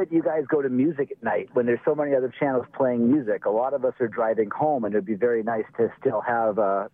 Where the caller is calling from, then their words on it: Palo Alto, California, United States; I'm calling from Palo Alto.